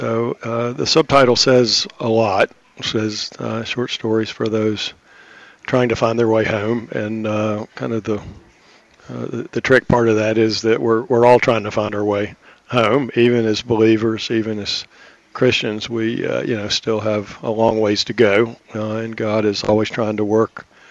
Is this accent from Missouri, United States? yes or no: no; Charlotte, North Carolina, United States; Yeah, I grew up in the South in Charlotte, North Carolina, a Jewish family, Reformed Jewish